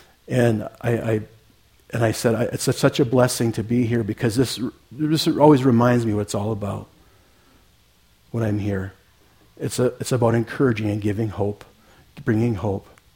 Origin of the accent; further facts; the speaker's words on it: United States; I'm very American.